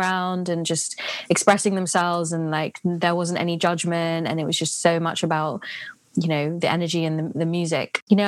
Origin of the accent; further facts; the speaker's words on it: London, United Kingdom; growing up in London